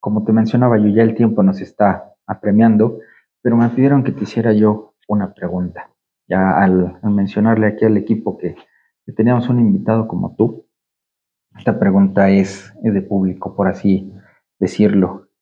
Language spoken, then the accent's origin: Spanish; Mexico; parte de todo lo que somos nosotros, los mexicanos.